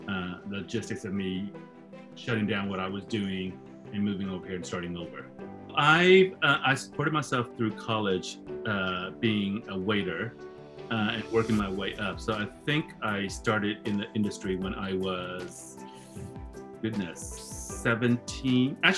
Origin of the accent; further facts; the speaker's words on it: Dallas, Texas, United States; also born or lived in Vietnam / California; We're immigrants from Vietnam. My family moved here in 77. And, you know, with most immigrants, we were, quote unquote, processed in Dallas. And so I stayed in Dallas until I was almost 18, till so 17.